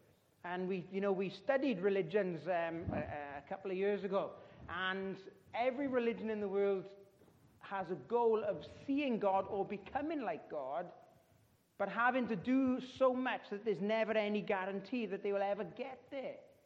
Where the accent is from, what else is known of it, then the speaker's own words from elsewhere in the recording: United Kingdom; I mean, we're British, we queue for everything.